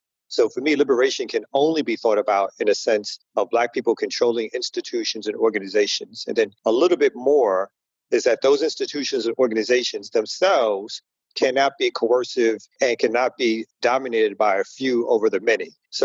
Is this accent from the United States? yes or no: yes; Brooklyn, New York, United States; now in Atlanta, United States; No, originally I'm from Brooklyn. So Brooklyn is where I started organizing, where I got politicized